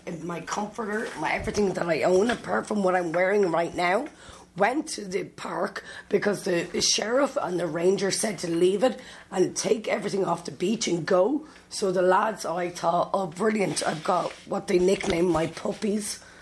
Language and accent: English; Scotts Valley, California, United States; And then me being from Scotts Valley, even though I'm Irish